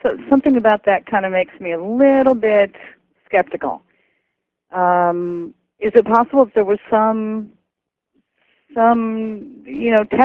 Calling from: San Francisco, California, United States; calling from San Francisco.

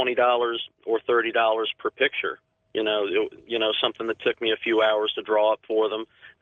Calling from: South Carolina, United States; Hi, George. … I'm calling from South Carolina.

